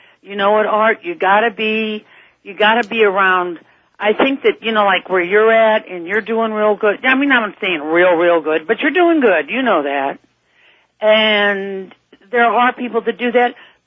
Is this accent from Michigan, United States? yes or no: no; St. Louis, Missouri, United States; I'm from Missouri, St. Louis, Missouri